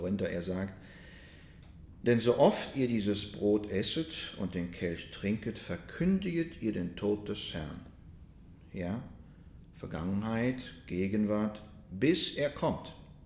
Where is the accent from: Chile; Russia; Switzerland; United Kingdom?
Russia; German is a second language; ich komme ja aus Russland, wir haben das nicht gehabt